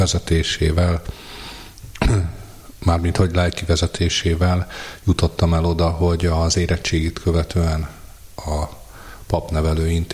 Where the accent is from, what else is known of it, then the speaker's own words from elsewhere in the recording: Bajna, Komárom-Esztergom, Hungary; Én Esztergomban születtem 1976-ban, és az Esztergom közeli Bajna községben nevelkedtem. Nagyszüleim, szüleim hatása, akik mélyen vallásos emberek voltak